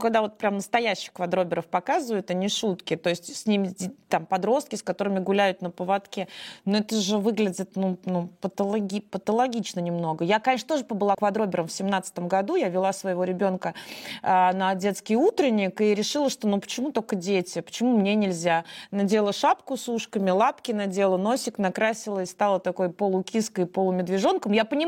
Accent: Samara, Samara Oblast, Russia; Дело произошло на моей малой родине в Самаре.

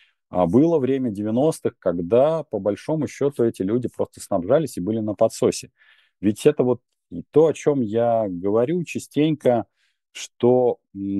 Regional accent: Moscow, Russia; я там вот, москвич, и там мой прапрадед строил первый храм Христа Спасителя

